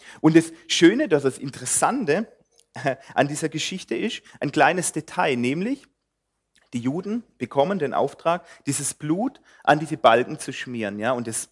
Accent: Germany; Und ich glaube, wir als Deutsche, wir wissen das auch, was passiert, wenn man Gottes Volk antastet.

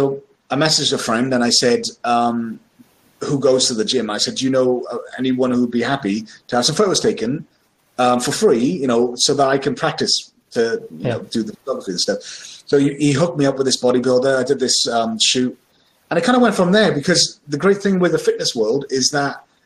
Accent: Berlin, Germany; also born or lived in Swansea, United Kingdom; now in United Kingdom; I was born in Swansea. And that's about it. As I lived in Germany for a while, I went to Berlin. I lived in Berlin and I went to school over there for 8 years when I was a kid. And I've been back in Britain since 1994.

